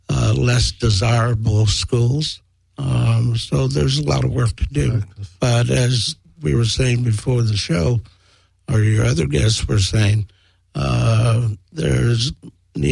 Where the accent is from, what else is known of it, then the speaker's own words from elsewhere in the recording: Los Angeles, California, United States; I am African American, mm-hmm. born and raised in South Central LA.